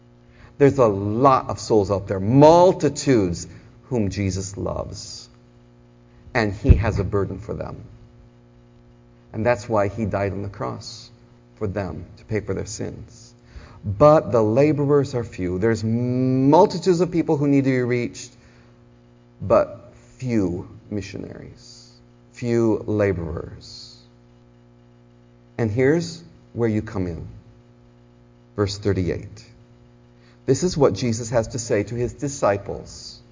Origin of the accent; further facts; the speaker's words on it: Michigan, United States; also born or lived in Alabama; I'm a Michigander and proud of it, but I have documentation showing that I was born in Alabama and have the right to interpret this like a southerner.